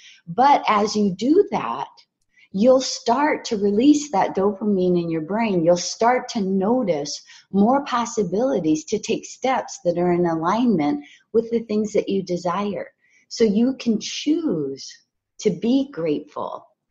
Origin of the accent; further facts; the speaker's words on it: Hawaii, United States; And I was raised in Hawaii, and I'm fair.